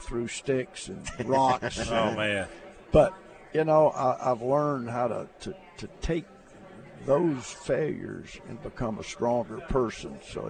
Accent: Alabama, United States; I grew up in Alabama with no air conditioning.

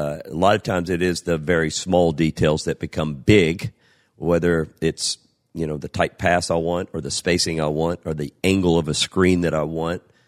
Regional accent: Madisonville, United States; I invited my best friend in life, Skip McGall. We grew up together in Madisonville, still best friends to today.

